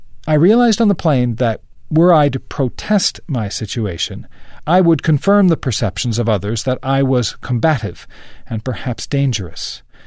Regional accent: Midwest, United States; accent: Midwestern; I want them to hear my cheery Midwestern accent.

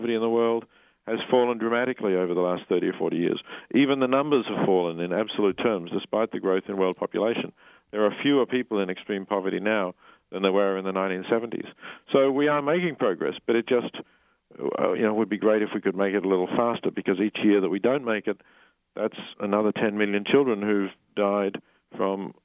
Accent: Australia; I'm Australian

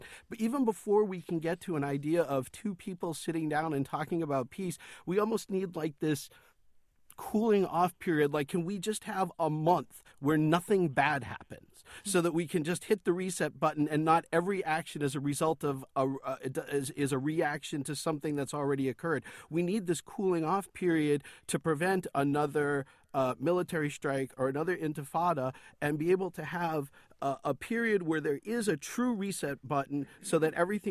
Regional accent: United States; as an American Jew and as a parent, it hits home.

